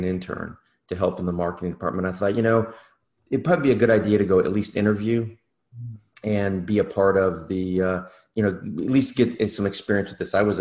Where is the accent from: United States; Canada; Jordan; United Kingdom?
United States; Covina, California; also born or lived in Santa Monica / Pacific Palisades; Initially grew up in the Santa Monica, Pacific Palisades area, and then my folks moved us out to a little city called Covina, where I really spent most of my formative years.